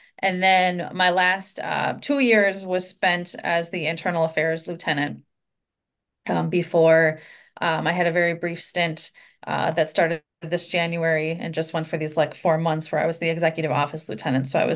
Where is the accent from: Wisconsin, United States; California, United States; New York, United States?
Wisconsin, United States; DeForest; So I grew up in DeForest, just outside of Madison.